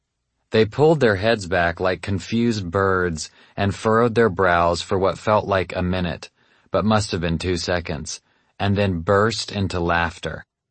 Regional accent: Nashville, Tennessee, United States; I grew up in Nashville, Tennessee, a place with almost more churches than houses.

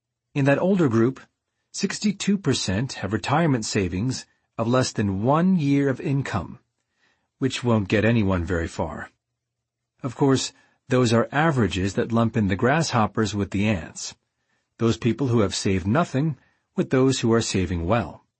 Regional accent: Texas, United States; while my home state of Texas came in with a low, low 2.81.

